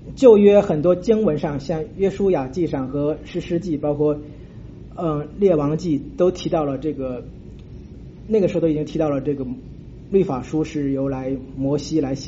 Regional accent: China; 哎，神为什么会选以色列人而没有选我们中国人？

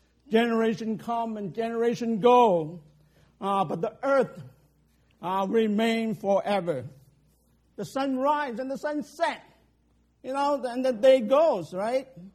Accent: Hong Kong; I grew up in Hong Kong.

